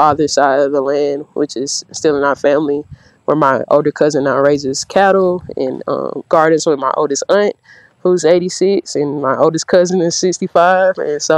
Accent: Mississippi, United States; I'm from Mississippi by way of Holmes County and Otala County.

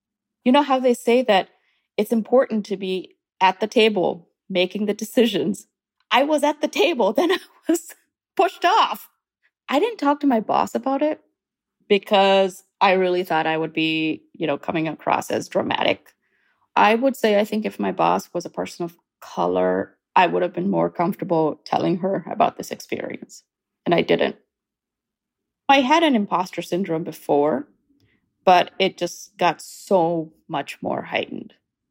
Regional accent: India; also born or lived in Kuwait / Canada; now in United States; I was born in India, and I am an Indian Canadian who's about to become an American. I've lived in 4 different countries. I grew up in India, Kuwait, Canada, and the US.

